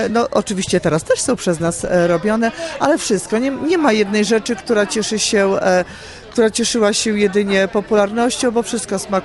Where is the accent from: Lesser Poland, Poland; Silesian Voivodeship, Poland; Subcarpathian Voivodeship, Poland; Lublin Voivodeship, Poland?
Lublin Voivodeship, Poland; Jabłoń; Tak, ja pochodzę z gminy Jabłoń, jestem rodowitą jabłonianką, jestem dyrektorem Gminnego Ośrodka Kultury w Jabłoniu.